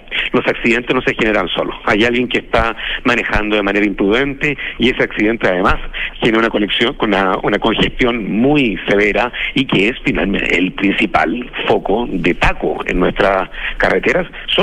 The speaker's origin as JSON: {"language": "Spanish", "region": "Valparaíso", "country": "Chile", "said": "yo soy porteño, he vivido parte importante de mi vida en Valparaíso"}